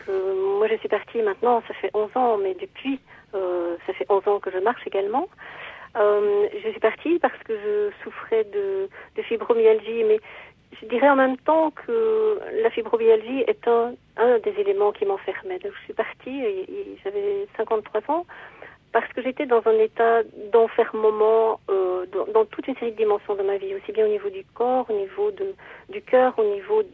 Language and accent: French; Belgium; Donc c'est un réalisateur chez nous en Belgique